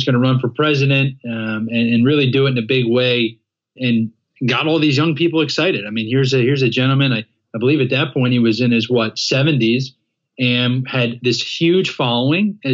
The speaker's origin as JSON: {"language": "English", "town": "Philadelphia", "region": "Pennsylvania", "country": "United States", "tie": "born or raised there", "said": "And so I come from Philadelphia, the suburbs of Philadelphia. Grew up, you know, a blue-collar working family."}